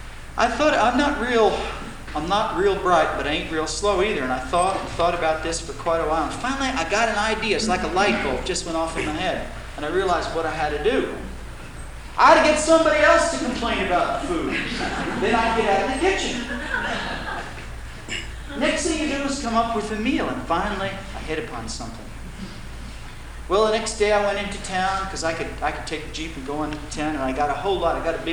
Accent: Long Island, New York, United States; I grew up on Long Island. You've heard of Long Island? My father is still a practicing attorney in New York

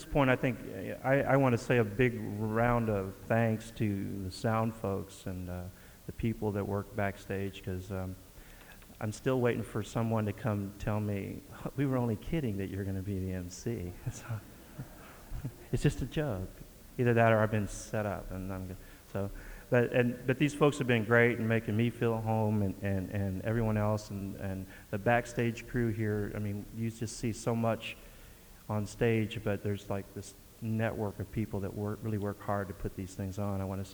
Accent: Texas, United States; Sorry, I'm from Texas. I don't know.

